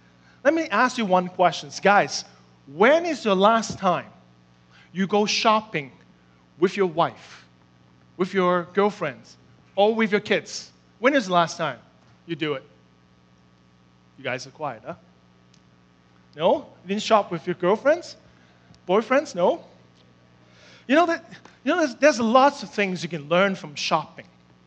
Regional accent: Hong Kong; I was born and raised in Hong Kong, and I am a typical honker.

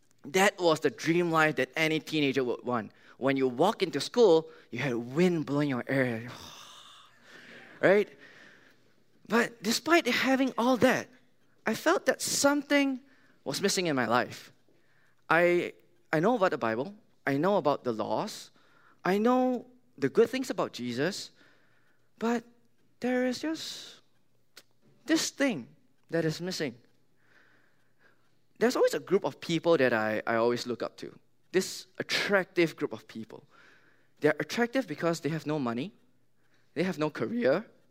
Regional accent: Singapore; I grew up in Singapore, so that kind of explains my accent is kind of different from the rest of them.

